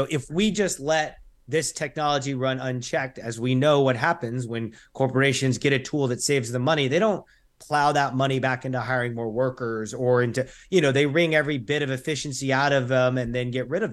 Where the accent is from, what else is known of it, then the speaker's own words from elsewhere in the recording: New Mexico, United States; Look, I grew up in New Mexico